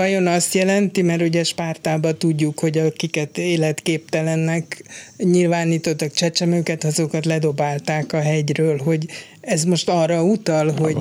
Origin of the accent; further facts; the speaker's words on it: Hungary; De, mert magyar vagyok, és ezt bár a magyar kormány teszi, de hát igazából azért Magyarországon egy bélyeg